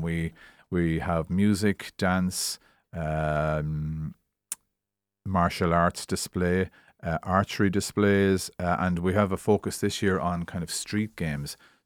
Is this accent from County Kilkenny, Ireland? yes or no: yes; Kilkenny, County Kilkenny, Ireland; I'm from Kilkenny City, and I travel from the Waterford Road side across to the McDonough Junction side of Kilkenny